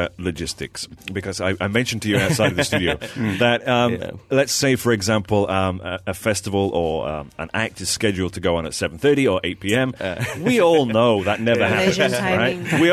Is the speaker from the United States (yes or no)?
no; England, United Kingdom; being an Englishman, we're used to queuing.